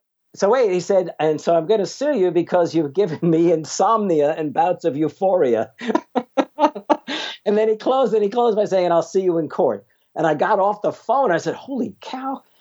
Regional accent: New York, United States; I mean, I grew up in New York, so I can.

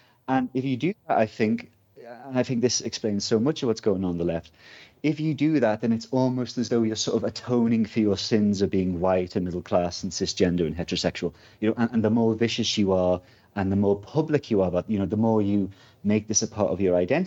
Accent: Canada; firstly, I'm not American, I'm Canadian, so that's some points.

